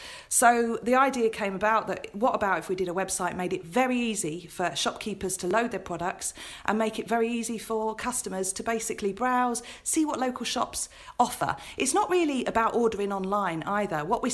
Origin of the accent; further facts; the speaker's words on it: London, United Kingdom; now in Saltaire, United Kingdom; I live in Saltaire and it's a fantastic independent town. I come from East London where there are great independents too.